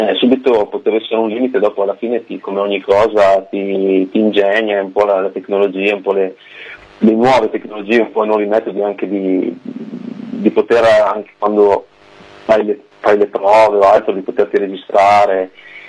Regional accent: Emilia-Romagna, Italy; io sono della valle dell'Appennino emiliano.

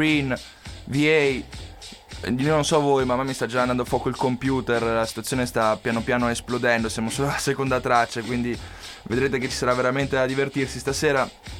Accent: Padua, Veneto, Italy; Noi siamo di Padova, quindi qua vicino

